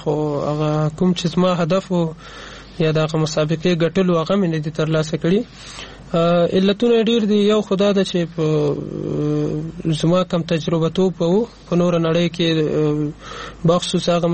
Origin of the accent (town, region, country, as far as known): Afghanistan